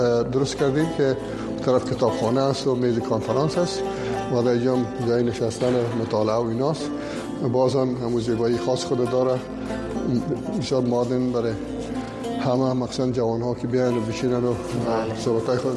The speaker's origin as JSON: {"language": "Persian", "country": "Afghanistan", "said": "یک احساس بدهی برای وطنم داشتیم به مناسبت کارهایی که در افغانستان کردن"}